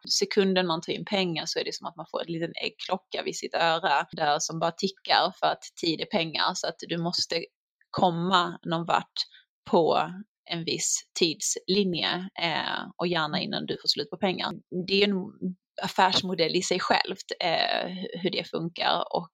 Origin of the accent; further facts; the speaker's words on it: Sweden; Man är ju ganska orädd som svensk